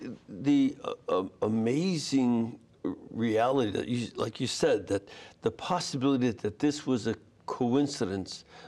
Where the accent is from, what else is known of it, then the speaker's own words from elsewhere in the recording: Chicago, Illinois, United States; I'm from Chicago. I know what I would think, that this is a rigged system.